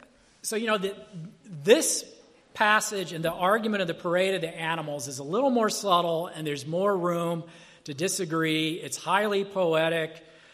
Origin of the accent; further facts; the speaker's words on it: the South, United States; I'm from the South, so the thing that comes to my mind is kudzu.